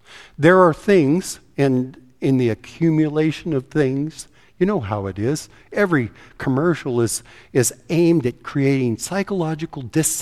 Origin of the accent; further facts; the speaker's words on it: Colorado, United States; or even where I grew up in Colorado, old orchards are bounded by rock walls.